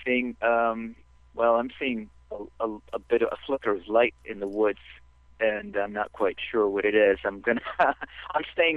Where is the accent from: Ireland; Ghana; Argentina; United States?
Argentina; I'm from Argentina originally, and I used to do UFO research with my grandfather down there.